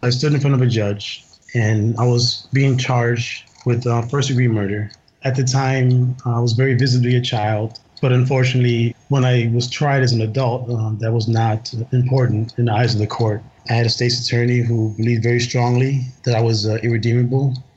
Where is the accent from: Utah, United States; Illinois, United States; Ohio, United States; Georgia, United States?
Illinois, United States; Chicago; Well, I was raised in the South Side of Chicago, in Back of the Yards.